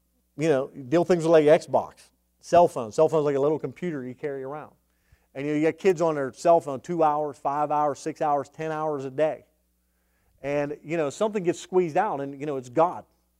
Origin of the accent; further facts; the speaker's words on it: Brayton Township, Pennsylvania, United States; I'm from Brayton Township. I'm not from B. I'm from Brayton Township, but I went to Beaver.